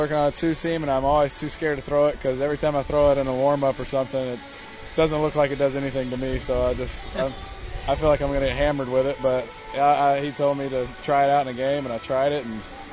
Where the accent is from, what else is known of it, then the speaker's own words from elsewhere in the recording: Prattville, Alabama, United States; Like, I grew up in Prattville. You grew up with the same guys since you're, you know, four.